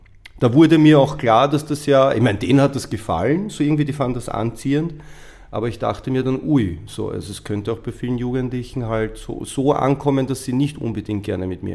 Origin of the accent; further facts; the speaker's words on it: Baden-Württemberg, Germany; Als ich jung war, gab es so in Baden, wo ich aufgewachsen bin, viele Punker, Gothics, Skinheads, Mods, Teddy Boys